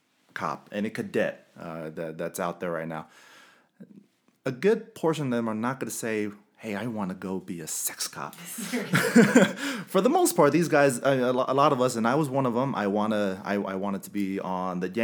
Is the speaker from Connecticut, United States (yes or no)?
no; Carson, California, United States; It reminded me of where I come from. I'm originally from Los Angeles, Carson, California, and I love where I'm from.